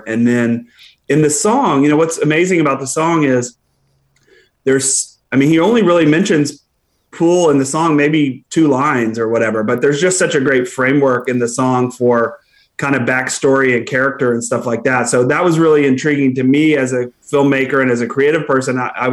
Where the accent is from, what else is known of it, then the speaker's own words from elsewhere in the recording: Austin, Texas, United States; I'm from Austin, grew up in Austin and moved to New York, went to film school at NYU. And then I was back in Austin.